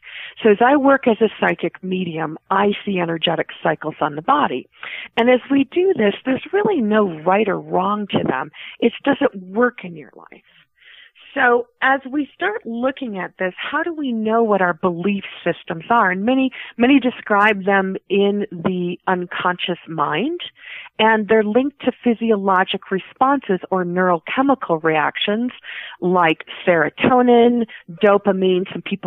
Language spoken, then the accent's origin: English; United States; that you're carrying the dirt as a recognition of who you are, because I'm American Indian, of Mother Earth?